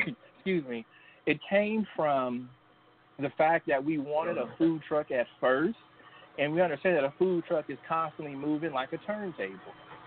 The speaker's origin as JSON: {"language": "English", "town": "Evansville", "region": "Indiana", "country": "United States", "tie": "born or raised there", "said": "Yes, Evansville, Indiana, where I was born and raised."}